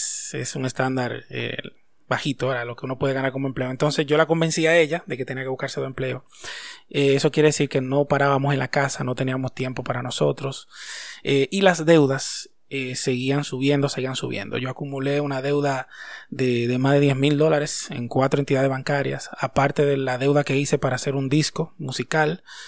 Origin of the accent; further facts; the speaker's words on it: Constanza, La Vega, Dominican Republic; Soy de aquí, de República Dominicana, de una zona bien bonita de aquí, que se llama Constanza, una zona de un clima frío, un pueblo muy tradicional y sencillo. Y fui criado en un ambiente así, un ambiente tranquilo, de mucho estudio, muy vinculado a la iglesia. Mis padres son cristianos.